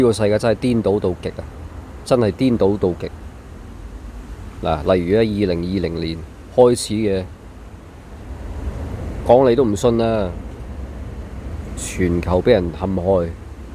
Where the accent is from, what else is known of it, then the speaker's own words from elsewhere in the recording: Hong Kong; 我同胞，我香港人啊、中國人嗰啲咧